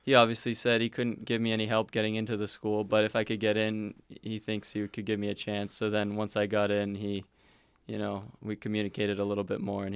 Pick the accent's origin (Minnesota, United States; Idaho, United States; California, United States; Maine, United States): Maine, United States; Yeah, so we're both from Maine, played high school tennis